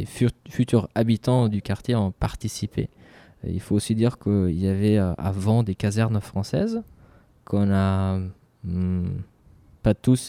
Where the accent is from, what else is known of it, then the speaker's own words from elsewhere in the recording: Freiburg, Baden-Württemberg, Germany; French is a second language; moi, je viens de Fribourg, en Allemagne, et pendant 4 ans ou 5 ans, j'ai habité dans un quartier qui s'appelle Vauban.